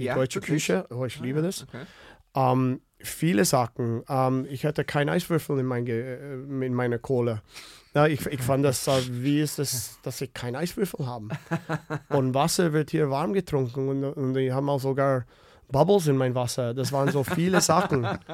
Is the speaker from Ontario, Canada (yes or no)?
no; Winnipeg, Manitoba, Canada; German is a second language; Ich komme aus Winnipeg